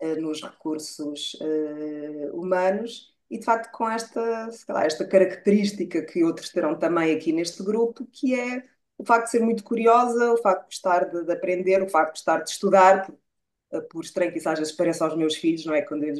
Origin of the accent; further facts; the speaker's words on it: Lisbon, Portugal; Dizer-vos então que … nascida e criada em Lisboa, portanto, a verdadeira alfacinha